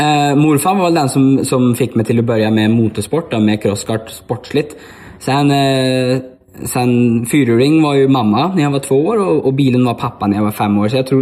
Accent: Monaco; also born or lived in Norway; now in Sweden; bodde jag 6 år i Monaco. Och sen ifrån 2009 runt där fram till nu då, har jag bott i Sverige. Så jag är faktiskt uppväxt, kan man säga, i Norge och Monaco då, istället för Sverige.

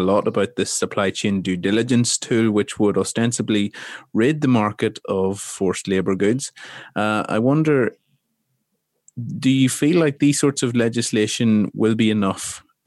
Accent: Ireland; in my home country of Ireland

